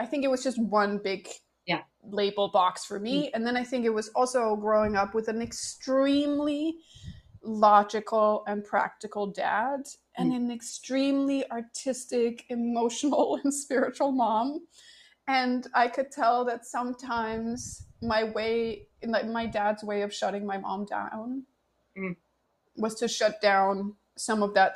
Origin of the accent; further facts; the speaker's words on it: Denmark; Or like I grew up in a country, I grew up in Denmark